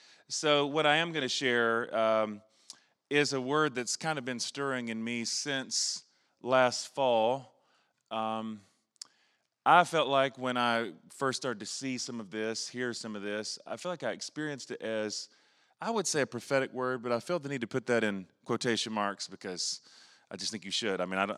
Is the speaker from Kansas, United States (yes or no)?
no; Charlotte, North Carolina, United States; moved away as an adult; now in Tulsa, United States; I grew up in Charlotte, North Carolina. That's my home all my life until the last 2 years ago since I moved to Tulsa, Oklahoma.